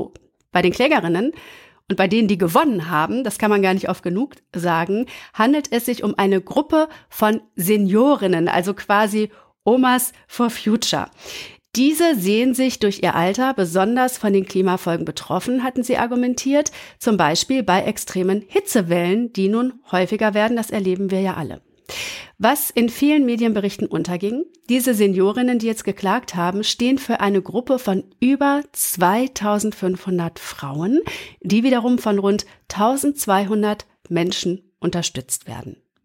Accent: Gütersloh, North Rhine-Westphalia, Germany; now in Berlin, Germany; Ich komme aus Gütersloh. Als ich da gewohnt habe, war das noch eine Kleinstadt und da kennt jeder jeden

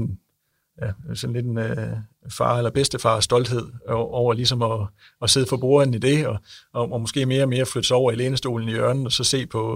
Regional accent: Jutland, Denmark; nu er vi jo fra Jylland

